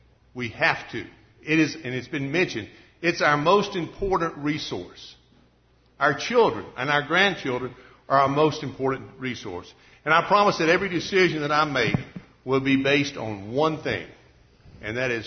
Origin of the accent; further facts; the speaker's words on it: Georgia, United States; I grew up in Mitchell County. For all of you that may not know me, I grew up here, graduated from Bowman High School